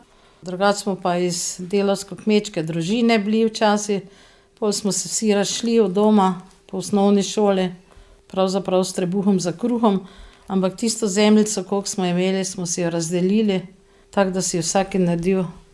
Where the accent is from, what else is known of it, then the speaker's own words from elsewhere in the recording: Cirkulane, Drava, Slovenia; iz Cirkulan, pravzaprav iz Pristave pri Cirkulanah, to je v Halozah, blizu gradu Borl. Sem pa najstarejša sestra od … Nas je 6 sester. Stare smo od, kako bi rekla, od 47 do 63 let